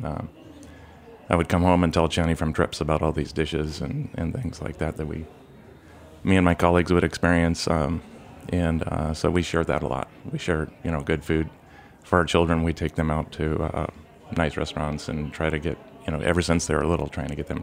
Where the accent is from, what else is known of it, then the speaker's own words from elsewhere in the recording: Nebraska, United States; I grew up in Nebraska also, so I did what most young boys and girls do in Nebraska is go to University of Nebraska.